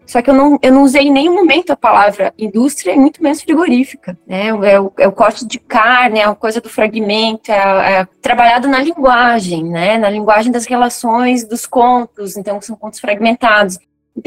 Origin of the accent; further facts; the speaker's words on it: Concórdia, Santa Catarina, Brazil; born there; Eu nasci em Concórdia.